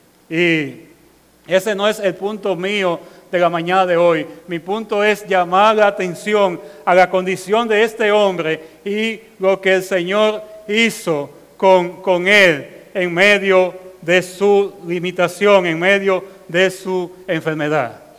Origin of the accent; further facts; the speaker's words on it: Dominican Republic; Nosotros como dominicanos sabemos que andan personas pidiendo limosna por ahí